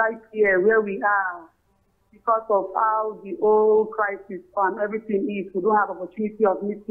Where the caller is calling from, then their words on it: Wukari, Taraba, Nigeria; calling from Taraba, Wukari.